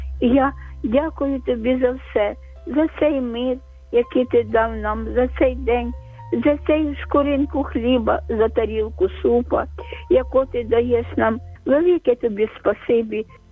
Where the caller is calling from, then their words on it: Kyiv, Ukraine; я з Києва, з Оболоні.